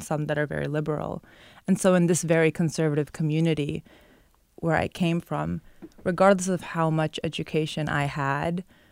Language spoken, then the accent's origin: English; Brooklyn, New York, United States; She's Arab American, born and raised in Brooklyn like me.